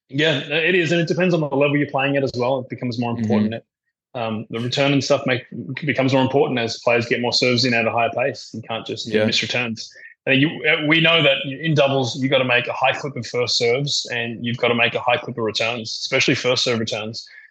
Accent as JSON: {"language": "English", "town": "Melbourne", "region": "Victoria", "country": "Australia", "tie": "born or raised there", "also_born_or_lived": "Sydney", "said": "I was born in Sydney, and then I moved to Melbourne around 11."}